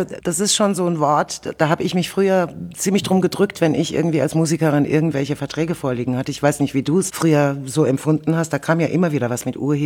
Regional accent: Germany; also born or lived in Soviet Union; Ich bin in der UdSSR geboren, mit meiner Familie hierher gekommen. Wir sind Russlanddeutsche

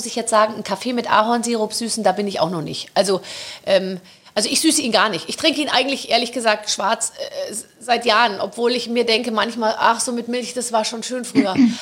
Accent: Munich, Bavaria, Germany; Ja, ich bin ja aus München.

